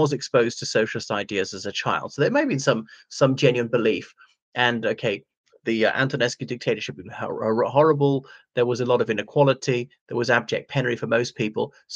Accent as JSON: {"language": "English", "country": "Ireland", "said": "from Ireland."}